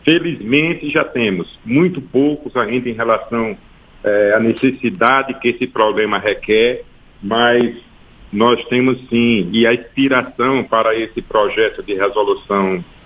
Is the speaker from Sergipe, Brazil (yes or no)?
yes; Sergipe, Brazil; lá do meu Estado, do Estado de Sergipe